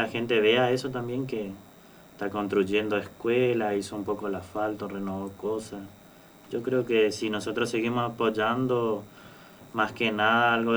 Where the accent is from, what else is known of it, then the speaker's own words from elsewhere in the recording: Ituzaingó, Argentina; born there; de donde yo nací, de Ituzaingó, y que es estudiante también. Bueno, mi papá es de Pellegrini, mi mamá es mercedeña. O sea, somos familia humilde